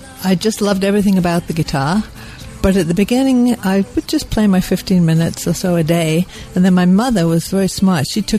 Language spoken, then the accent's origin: English; England, United Kingdom; also born or lived in Toronto; now in Canada; I'm nope. from England originally.